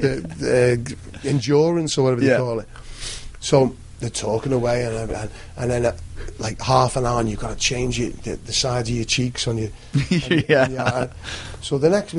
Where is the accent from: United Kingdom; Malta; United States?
United Kingdom; England; growing up in England